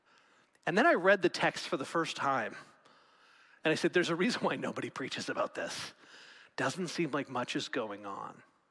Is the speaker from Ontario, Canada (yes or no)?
no; Regina, Saskatchewan, Canada; I grew up in Regina, Saskatchewan, and I learned to ski on the next closest thing we had to a mountain